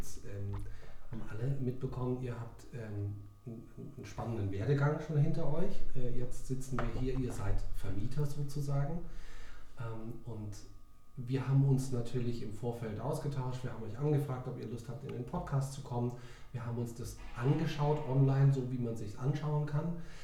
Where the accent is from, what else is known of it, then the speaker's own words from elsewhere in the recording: Rhineland-Palatinate, Germany; Ich bin an der Mosel aufgewachsen.